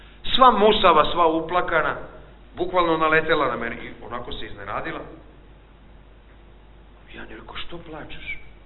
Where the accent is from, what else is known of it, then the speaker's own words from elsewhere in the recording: Serbia; now in United States; ja sam iz jedne zemlje za koju ne verujem da si čula, iz Srbije, ali živim u Americi.